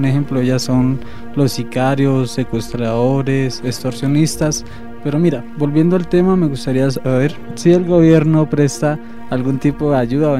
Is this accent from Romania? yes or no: no; Colombia; como los colombianos somos tan curiosos, les pregunté que por qué realizaban esta actividad